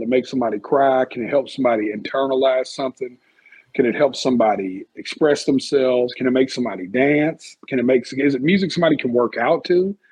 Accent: Nashville, Tennessee, United States; I'm so ingrained in the country culture and I'm so from Nashville, Tennessee that even though people would think I wouldn't belong there, I do.

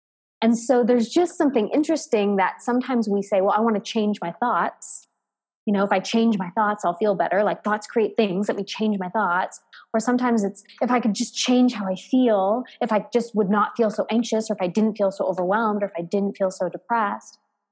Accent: Canada; I'm actually a dual citizen, but Canada is my home country.

